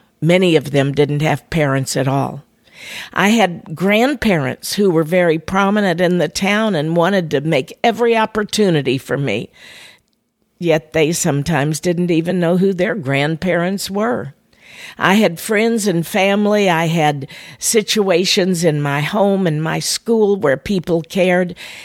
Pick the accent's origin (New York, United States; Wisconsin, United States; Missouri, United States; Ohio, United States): Missouri, United States; Clarksville; my hometown of Clarksville, Missouri, was known for being such a leave it to beaver town.